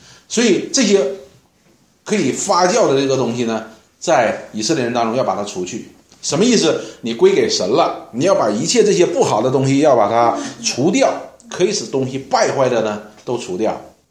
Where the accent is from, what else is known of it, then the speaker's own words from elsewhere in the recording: Northeast China, China; 我们东北人这里都是东北人